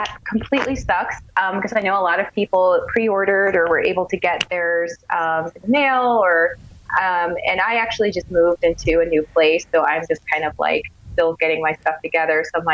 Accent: California, United States; now in Las Vegas, United States; especially like for me living out here in Vegas. I'm from California

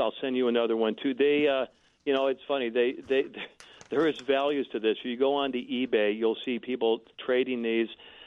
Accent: Naperville, Illinois, United States; and I'm a White Sox fan too, growing up in Naperville

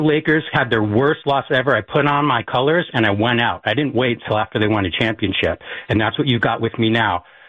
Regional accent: Los Angeles, California, United States; I grew up in Los Angeles, and so, you know, the Rams left.

